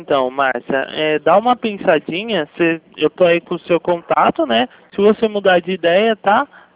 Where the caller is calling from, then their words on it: São Paulo, Brazil; É que eu falo do 011.